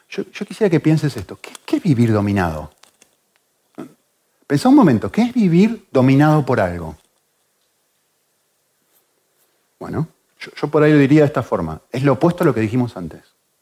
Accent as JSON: {"language": "Spanish", "country": "Argentina", "said": "Yo pertenezco a la República Argentina, yo soy un ciudadano de la República Argentina."}